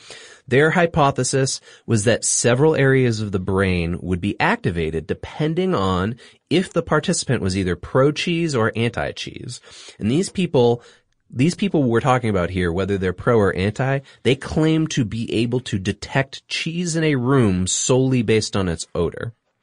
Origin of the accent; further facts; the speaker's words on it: Singapore; Yeah, as many of our listeners know and you guys know, I grew up in Singapore.